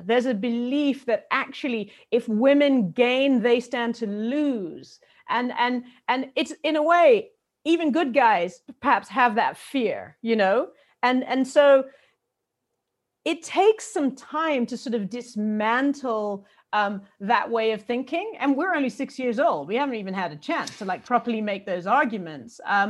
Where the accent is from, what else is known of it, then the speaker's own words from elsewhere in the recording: Malawi; born there; I mean, I was born in Malawi. That's my mother's country.